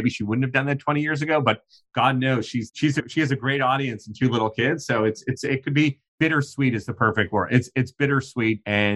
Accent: Canada; I grew up in Canada

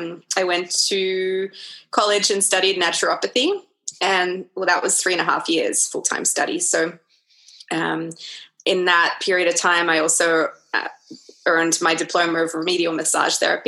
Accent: Australia; So I think I had a pretty amazing Australian childhood. I didn't really classify it as Australian when I was a child.

